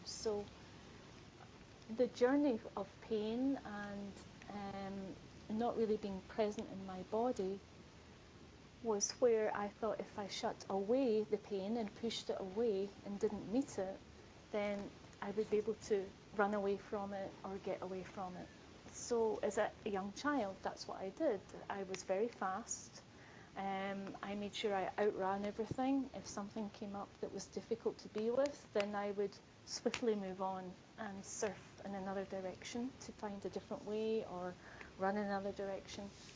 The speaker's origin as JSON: {"language": "English", "region": "Scotland", "country": "United Kingdom", "said": "I'm Scottish, so I do have a different accent."}